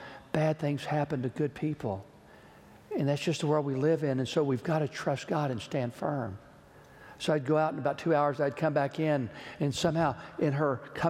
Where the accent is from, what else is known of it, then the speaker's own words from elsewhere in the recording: Georgetown, Texas, United States; Killeen, Texas, which is very near my hometown of Georgetown.